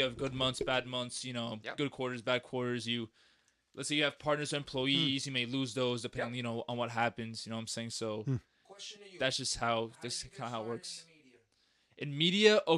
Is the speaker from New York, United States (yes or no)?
yes; Queens, New York, United States; So I'm from Queens originally.